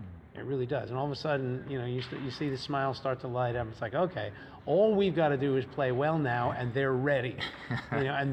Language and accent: English; United States; I mean, I grew up in America, so it was everywhere, always, all my life.